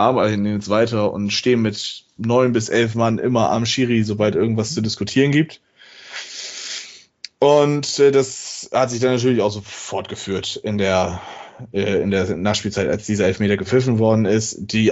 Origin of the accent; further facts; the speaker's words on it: Bremen, Germany; den ich als Bremer ganz ehrlich sagen muss